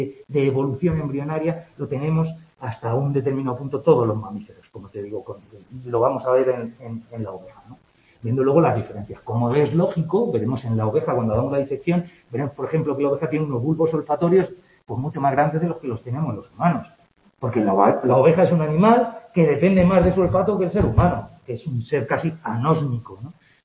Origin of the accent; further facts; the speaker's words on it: Madrid, Community of Madrid, Spain; Es como los madrileños que nos creemos que no tenemos acento y va afuera y dicen, ¿qué acento tienes? Uy, madre. En Madrid tenemos acento